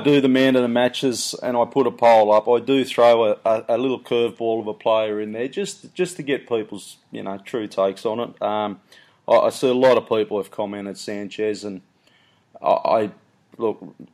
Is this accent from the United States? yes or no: no; Australia; I'm an Aussie